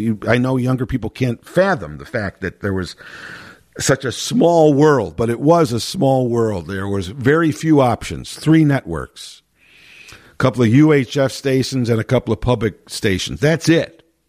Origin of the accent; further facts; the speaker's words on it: Chicago, Illinois, United States; Well, having lived, being born and raised and still live in the Chicago area, born and raised in Chicago, still live in the Chicagoland area, very close to the city